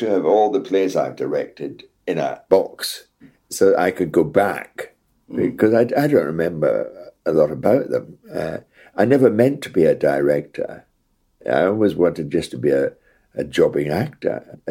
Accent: Scotland, United Kingdom; accent: broad Scottish; And when I was in RADA, my accent was Scottish, broad Scottish.

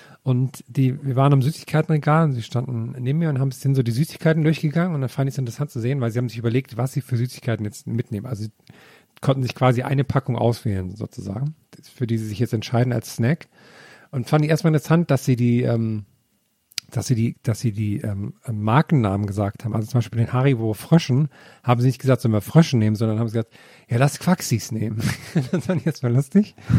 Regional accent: Thuringia, Germany; So viel zu meiner Kindheit in Thüringen.

